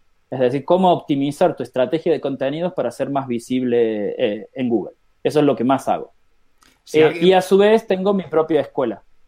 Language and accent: Spanish; Córdoba, Argentina; now in Barcelona, Spain; soy argentino de nacimiento en la ciudad de Córdoba, aunque vivo en España desde el 2001, en Barcelona desde el 2002, es decir, hace 16 años.